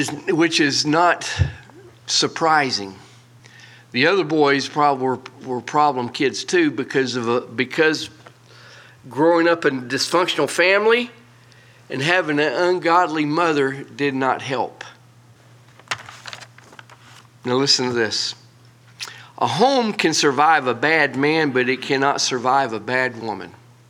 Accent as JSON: {"language": "English", "town": "Polk County", "country": "United States", "said": "You know, I'm just from Polk County."}